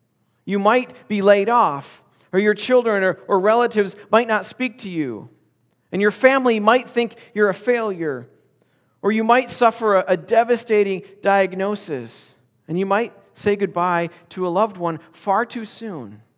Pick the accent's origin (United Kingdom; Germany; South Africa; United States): United States; Michigan; born there; But simply because I was born in Michigan and hold an American passport